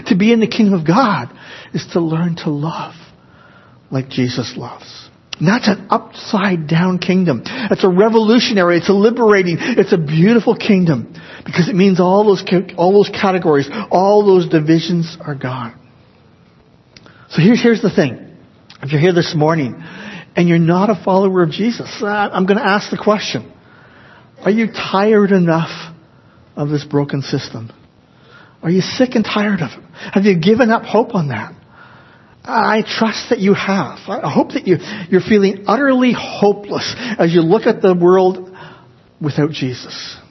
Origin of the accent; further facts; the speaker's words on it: Canada; born there; I'm Canadian. I like being Canadian. I feel very fortunate having been born in Canada.